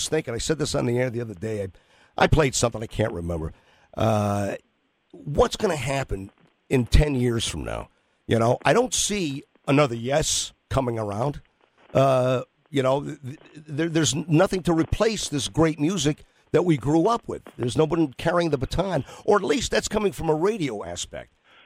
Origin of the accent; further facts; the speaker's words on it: United States; I mean, here in the, speaking basically from being an American, how it changed how we feel, what we listen to, what we wear, everything.